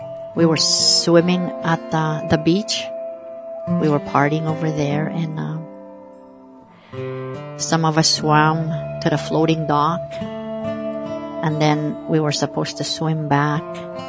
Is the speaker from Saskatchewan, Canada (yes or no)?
no; Birch River, Manitoba, Canada; born there; I'm from Sapatoya Cree Nation, and I live here in Swan River, Manitoba. I was born in Birch River. There were 17 of us in the family.